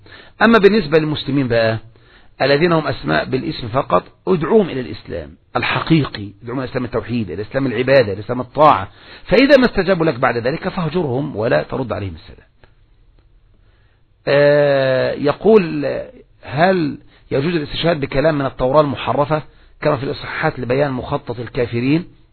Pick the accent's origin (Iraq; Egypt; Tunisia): Egypt; عندنا في مصر يقولون